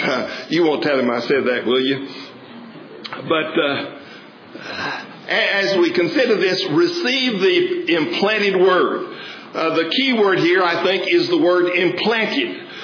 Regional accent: Genevieve, Texas, United States; I grew up out in West Texas, as most of you know, 13 miles north of the big city of Aspremont, population 1,000 at the most, and I grew up in the community called Genevieve.

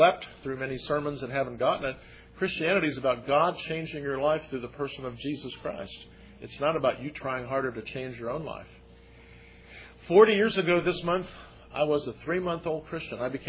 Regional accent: Atlanta, Georgia, United States; also born or lived in Chicago; I can remember growing up, we moved to Atlanta from Chicago in 1955. And in our neighborhood on what is now the North Side, then it was the last subdivision carved out of the woods

